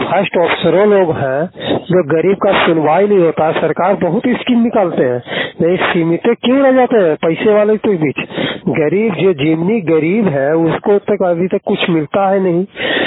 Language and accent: Hindi; Jharkhand, India; मैं धरवाड़ी पंचायत के रहने वाला हूँ। मैं राज झारखंड जिला देवघर।